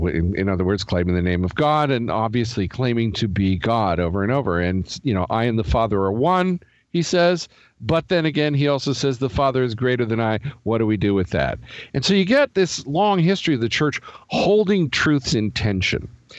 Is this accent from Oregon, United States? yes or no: no; Everett, Washington, United States; born there; I was born in Everett, Washington, to two American parents. I've never lived in Colombia.